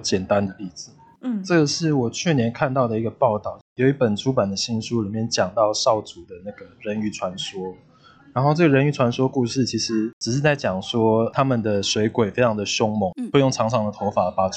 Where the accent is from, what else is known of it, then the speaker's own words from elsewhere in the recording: Namasia, Kaohsiung, Taiwan; 我的家乡就是桃园乡下面就是纳玛夏嘛，